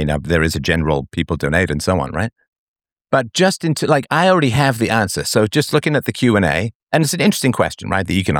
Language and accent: English; England, United Kingdom; I was raised in England, went to boarding school and so on.